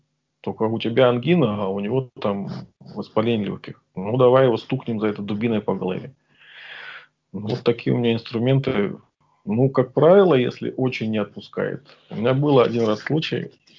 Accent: Caucasus, Russia; born there; я родился на Кавказе, и там, ну, в общем-то, некая агрессивность все-таки поощрялась ну, жизнью

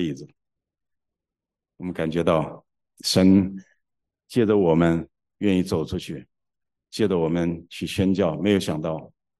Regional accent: China; moved away; 我们从中国来的，他们在这边长大的，是两个不同的文化

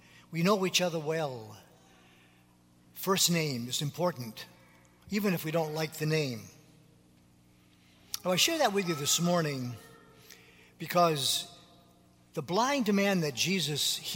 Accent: Jaffrey, New Hampshire, United States; born there; When I was born over in Jaffrey in 1942, it hurts just to say that date, by the way.

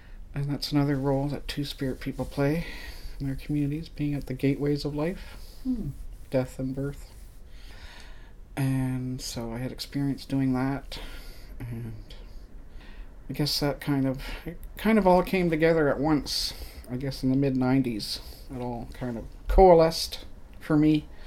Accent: Nova Scotia, Canada; now in Toronto, Canada; But I wasn't really thriving where I was growing up in Cape Breton.

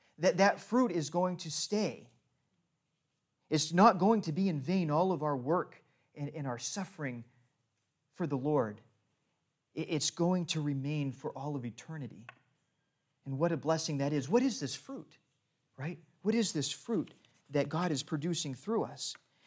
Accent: East Coast, United States; I'm from the East Coast, so everything's backwards.

